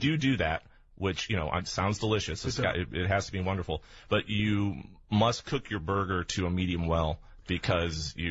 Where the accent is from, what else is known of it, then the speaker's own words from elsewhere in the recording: Missouri, United States; I grew up down in Missouri